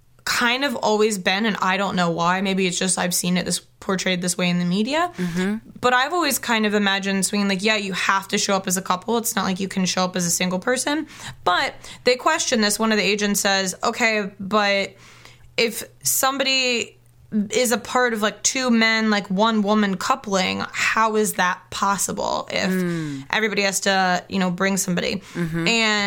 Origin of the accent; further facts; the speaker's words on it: Midwest, United States; that's just because we're from the Midwest and, like, we're, like